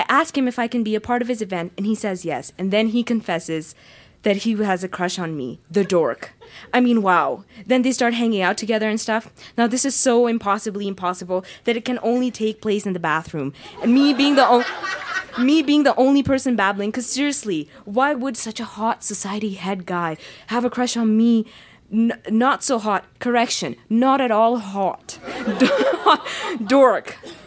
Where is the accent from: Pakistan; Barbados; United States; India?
Pakistan; I grew up in Pakistan